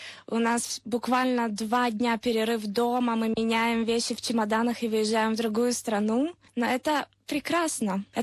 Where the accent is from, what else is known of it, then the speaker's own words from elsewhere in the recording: Chișinău, Moldova; moved away as an adult; now in Athens, Greece; Я из Кишинева, из Молдавии. Там я прожила до 18 лет. И потом я переехала в Грецию, в Афины.